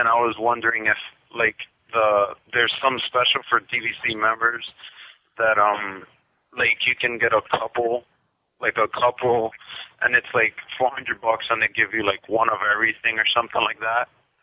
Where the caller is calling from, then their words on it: Miami, Florida, United States; Well, I'm actually calling from Miami, Florida.